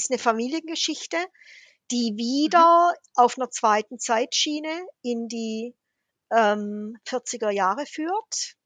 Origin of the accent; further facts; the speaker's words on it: Fellbach, Baden-Württemberg, Germany; in meine Heimat nach Fellbach bei Stuttgart, wo ich aufgewachsen bin. Und gehe praktisch in das Milieu in den 60er Jahren, in dem ich selber groß geworden bin.